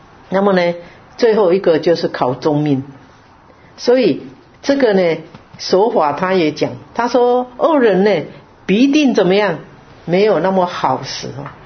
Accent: China; 我们中国人呢，我们中国人讲到这个五福

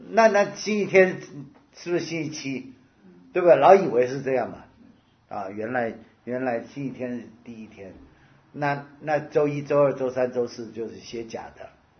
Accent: Taiwan; 我们台湾人说闰月

